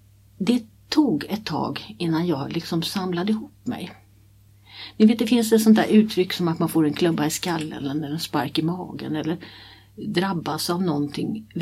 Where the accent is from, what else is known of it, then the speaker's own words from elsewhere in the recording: Västerås, Västmanland County, Sweden; Jag kommer från Västerås och jag levde mina första 19 år ett stenkast ifrån Jäkneberget.